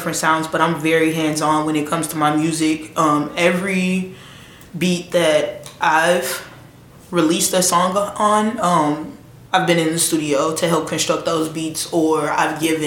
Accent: St. Louis, Missouri, United States; Yeah, born and raised. I grew up in North City, on Kossuth and Marcus. My family still has a home over there. Just a little girl from the North Side.

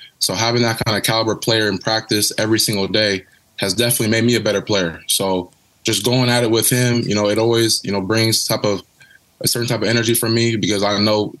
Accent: Kansas City, United States; growing up in Kansas City, always having the dream of, you know, hopefully someday taking my talents from Northwestern

